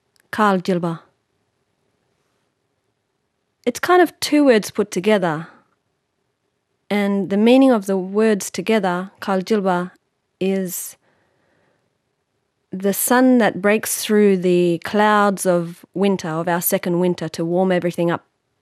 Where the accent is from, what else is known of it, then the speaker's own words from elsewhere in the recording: Western Australia, Australia; And I'm from the Noongar Nation, which is in the southwest of Western Australia. Proper deadly nation, that one.